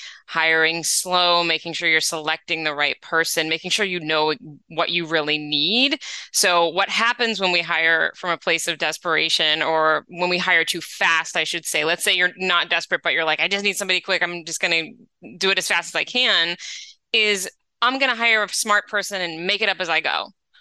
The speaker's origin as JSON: {"language": "English", "region": "New England", "country": "United States", "tie": "born or raised there", "lives_now": "Los Angeles, United States", "said": "I grew up in New England, so the fall, I miss it when I'm in LA."}